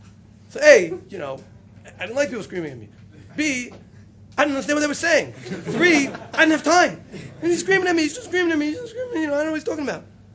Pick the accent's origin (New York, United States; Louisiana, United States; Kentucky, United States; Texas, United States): New York, United States; Brooklyn; Because it's true I grew up in Brooklyn.